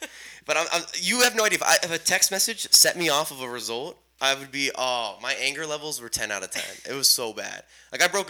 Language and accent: English; Houston, Texas, United States; I'm from Houston.